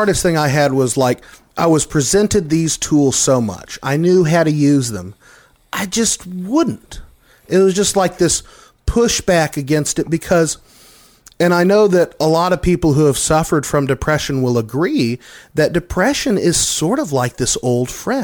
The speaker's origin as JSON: {"language": "English", "town": "Longview", "region": "Texas", "country": "United States", "tie": "born or raised there", "said": "In the town that I grew up in Longview, Texas, we had a little place called CDs and More."}